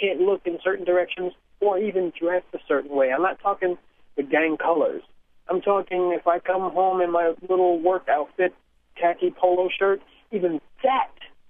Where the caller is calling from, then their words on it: Oakland, California, United States; I'm calling from Oakland.